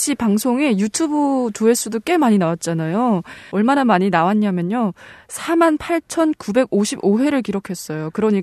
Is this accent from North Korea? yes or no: yes; North Korea; 저도 네. 탈북민인데